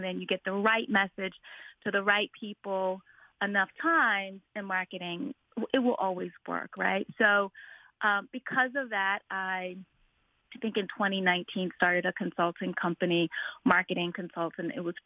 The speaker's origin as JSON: {"language": "English", "region": "South Carolina", "country": "United States", "tie": "born or raised there", "said": "Now, as a young girl growing up in South Carolina, I actually grew up on the coast in Berkeley County, which is in between, if you could imagine, Myrtle Beach and Charleston, 10 miles off the coast"}